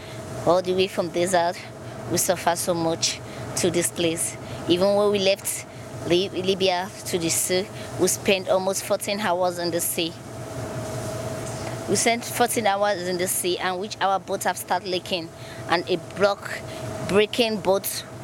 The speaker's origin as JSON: {"language": "English", "region": "Anambra", "country": "Nigeria", "moved": "yes", "said": "I'm from Anambra West. I'm 20 years old."}